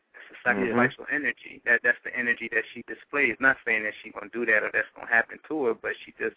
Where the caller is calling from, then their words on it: Philadelphia, Pennsylvania, United States; calling from Philly in my bunker under tight security